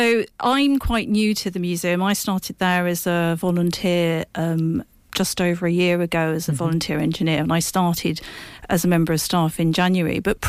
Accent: London, United Kingdom; I grew up in London

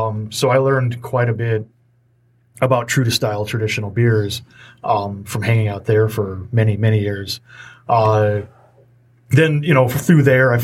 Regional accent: Harper Woods, Michigan, United States; now in Ferndale, United States; I grew up in Harper Woods. I grew up in Harper Woods. I lived in Grosse Pointe Park for a long time.

